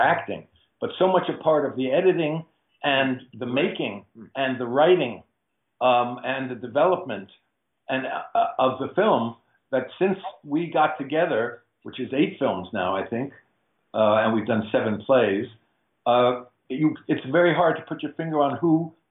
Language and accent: English; New York City, New York, United States; And even though I'm a New Yorker and I'm from New York, I must tell you, and I grew up going to the theater in New York